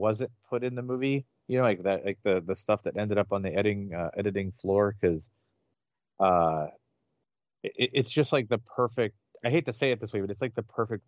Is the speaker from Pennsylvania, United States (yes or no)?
yes; Pittsburgh, Pennsylvania, United States; I'm born and raised in Pittsburgh, it's not a famous thing that Pittsburgh did for the war effort